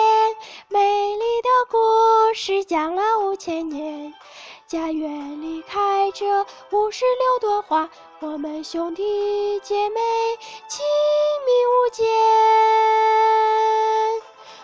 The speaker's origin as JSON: {"language": "Chinese", "town": "Liaocheng", "region": "Shandong", "country": "China", "said": "我是来自山东省聊城市东昌府区的"}